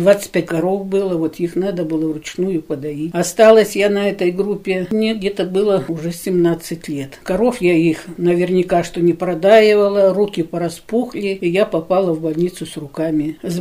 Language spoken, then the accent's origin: Russian; Borovlyanka, Tyumen Oblast, Russia; born there; Родилась я в Иколовском районе. Деревня была такая Боровлянка, ее сейчас нет.